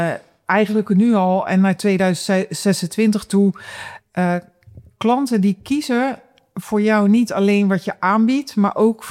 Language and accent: Dutch; Zeeland, Netherlands; born there; moved away as an adult; now in Amsterdam, Netherlands; ik ben in Zeeuws-Vlaanderen geboren met Brabantse ouders. En ik ben toen ik 25 was, ben ik naar Amsterdam verhuisd.